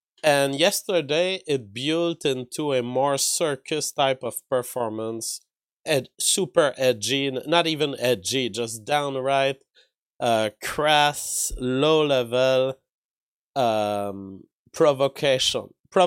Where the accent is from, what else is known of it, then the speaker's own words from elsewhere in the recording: Canada; as a Canadian, I am not even allowed to repeat what he said about a given historical event